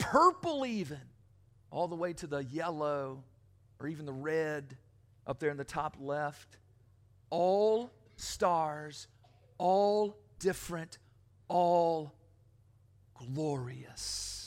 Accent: Bowling Green, Kentucky, United States; as I was growing up in Bowling Green, Kentucky.

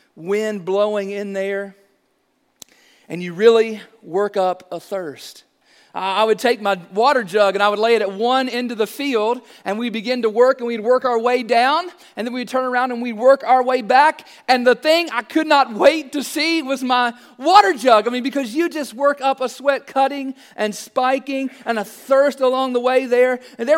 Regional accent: Bowling Green, Kentucky, United States; I was born and raised right here in Bowling Green. And growing up here, I mean, there are just some things growing up in the 80s and growing up in the 90s right here in Bowling Green.

